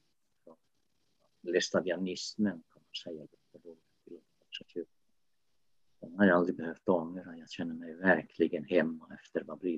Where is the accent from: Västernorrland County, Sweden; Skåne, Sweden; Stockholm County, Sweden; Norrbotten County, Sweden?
Norrbotten County, Sweden; Ja, jag kommer från Tornedalen, från, jag brukar säga från gränsens tredje rum, alldeles vid finska gränsen. Trespråkig författare, och sen är jag präst i Kristi förklaringsortodoxa församling i Överkalix sen 2004.